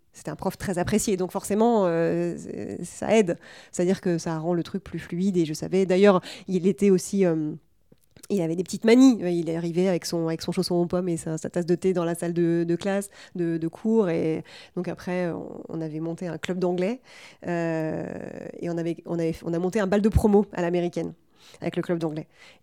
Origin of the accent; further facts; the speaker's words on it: Poitiers, Nouvelle-Aquitaine, France; now in Paris, France; je ne voulais pas venir vivre ici, à Paris. J'avais vraiment... j'ai grandi à Poitiers, il faut savoir. Poitiers, qui est une ville qui n'existe pas sur la carte de la météo.